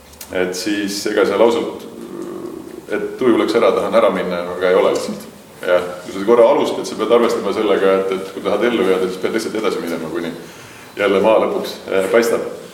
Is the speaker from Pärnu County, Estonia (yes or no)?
no; Reina, Saare County, Estonia; Et ma ise olen Reina külast pärit. Et kui te sõidate mandri poole, siis viimane küla enne Väina tammi ongi Reina. Ja siis seal sünd, elanud kasvanud.